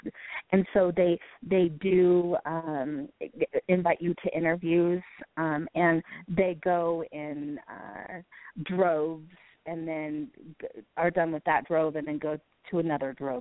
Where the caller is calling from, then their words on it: Colorado, United States; I'm from Colorado.